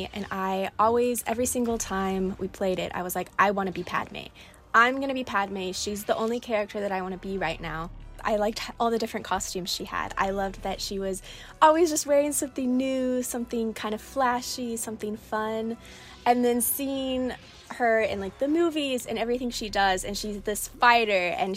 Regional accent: Oklahoma, United States; I am 23 years old, and I am from the Choctaw Nation of Oklahoma.

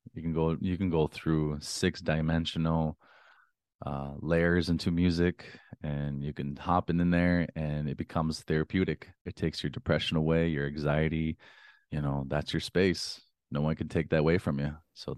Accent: Thunder Bay, Ontario, Canada; I was introduced when I was up in Thunder Bay. I'm born and raised in Thunder Bay.

